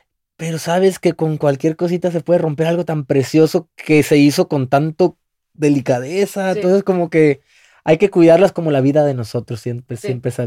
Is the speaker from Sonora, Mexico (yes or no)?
yes; Hermosillo, Sonora, Mexico; now in United States; yo soy de Hermosillo, Sonora. Son como 150 millas de la frontera, la gente que no conozca.